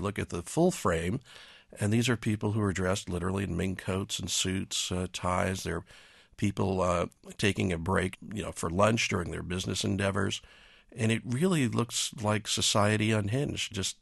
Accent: Dallas, Texas, United States; I said, I'm from Dallas, Texas.

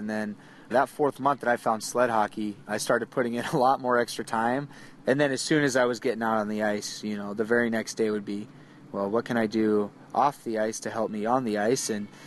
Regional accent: Phoenix, Arizona, United States; I grew up playing hockey in Phoenix, Arizona.

